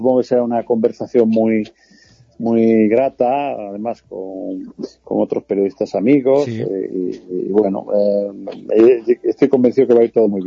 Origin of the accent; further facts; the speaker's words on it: Guareña, Extremadura, Spain; also born or lived in Málaga / Madrid / Valencia; ni de mi infancia en Guareña, ni de mi juventud en Málaga, ni de mis estudios en Madrid, ni siquiera de la estancia en Valencia. He vivido muy bien en todos los sitios.